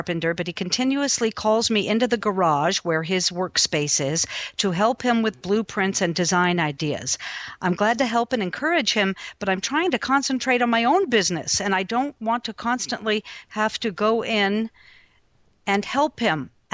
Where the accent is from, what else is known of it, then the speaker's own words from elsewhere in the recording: Albuquerque, New Mexico, United States; This one is from Marge in my hometown, Albuquerque, New Mexico.